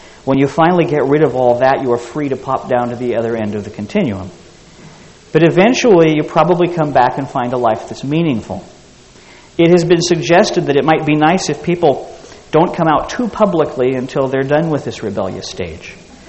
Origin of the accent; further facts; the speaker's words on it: Los Angeles, California, United States; I grew up in Los Angeles. There were lots of opportunities for me to overcome stereotypes